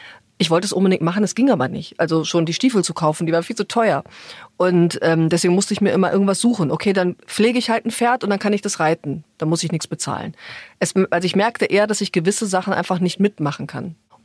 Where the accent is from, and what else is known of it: North Rhine-Westphalia, Germany; born or raised there